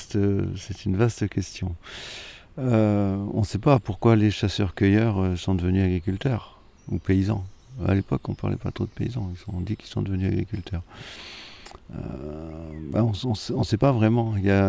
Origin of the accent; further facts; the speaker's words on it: Nouvelle-Aquitaine, France; telle que je la voyais évoluer autour de chez moi en Charente-Maritime